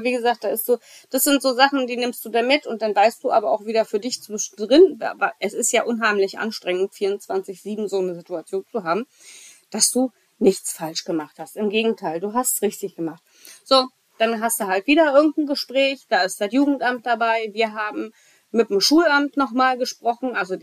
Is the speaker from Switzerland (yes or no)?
yes; Switzerland; Und so als Schweizer Staatsbürger ist es natürlich ganz lustig, dass man mit Österreich verglichen wird.